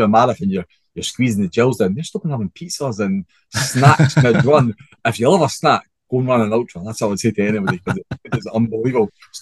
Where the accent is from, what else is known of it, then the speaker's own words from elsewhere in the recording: Edinburgh, Scotland, United Kingdom; Look at me, I'm from Edinburgh.